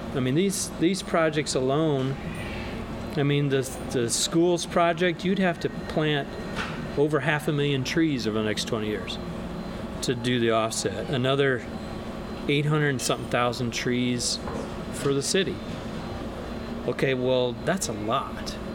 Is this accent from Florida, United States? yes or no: no; Iowa, United States; I'm an Iowa farm boy. I grew up in Iowa. Small town, smaller than Knoxville.